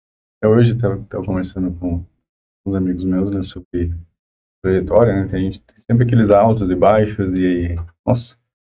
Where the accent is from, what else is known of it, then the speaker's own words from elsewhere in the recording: Rio Grande do Sul, Brazil; born there; eu nasci no Rio Grande do Sul, vim de família bem humilde, muito humilde, minha família ainda é bem humilde. A gente sempre batalhou demais, nasceu em bairro terrível, que hoje ainda é dominado pelas facções